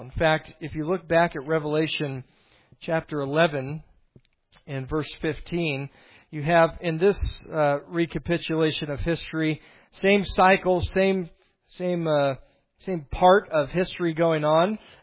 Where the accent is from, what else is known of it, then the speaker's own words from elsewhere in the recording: Montana, United States; just because we're from Montana and you don't hear the ocean.